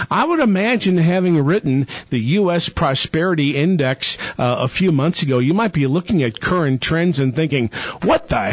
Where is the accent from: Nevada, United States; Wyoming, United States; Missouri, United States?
Missouri, United States; St. Louis; I know from my hometown of St. Louis, when we got a nasty, nasty blizzard back in 82